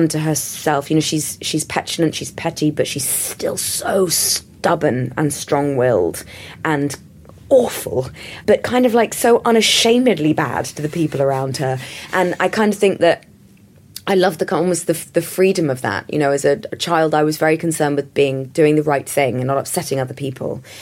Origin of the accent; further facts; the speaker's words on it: London, United Kingdom; me growing up in London in the 80s.